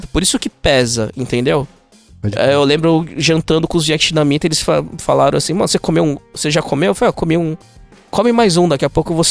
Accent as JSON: {"language": "Portuguese", "country": "Brazil", "said": "Eu meto um PF, eu sou brasileiro, velho."}